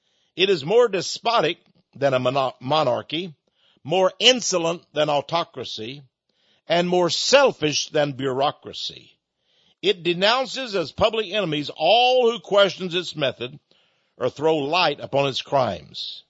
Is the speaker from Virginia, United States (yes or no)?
no; Texas, United States; I was sort of a Southerner. I'm from East Texas. We favored the South. When I was a kid, we favored the South and the Confederacy and all that.